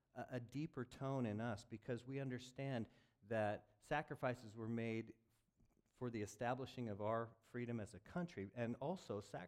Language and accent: English; United States; I think as a people, as an American people, and as we're dual citizens